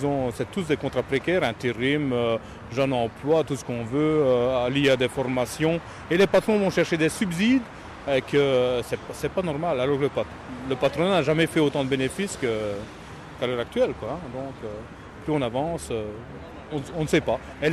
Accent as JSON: {"language": "French", "town": "Charleroi", "region": "Wallonia", "country": "Belgium", "said": "je viens de Belgique, région de Charleroi."}